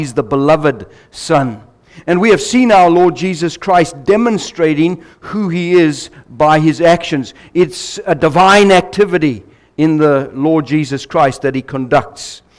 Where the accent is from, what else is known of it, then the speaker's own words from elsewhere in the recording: Zimbabwe; born there; also born or lived in Ireland / England; When I look at myself, I'm born in Zimbabwe. Not born in Ireland, and I'm not born in England. I'm born in Africa.